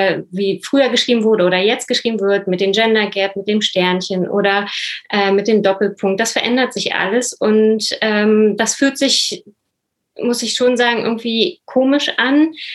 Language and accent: German; Germany; first language German Sign Language; German is a second language; In der DGS, also in der Gebärdensprache, meiner Muttersprache, ist es schon, also es hat halt eine andere Struktur